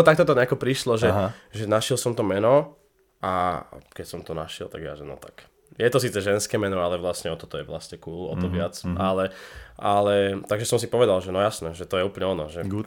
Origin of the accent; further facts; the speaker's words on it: Bratislava, Bratislava Region, Slovakia; narodil som sa na Slovensku, no aj na Antolskej, reprezent Petržalka.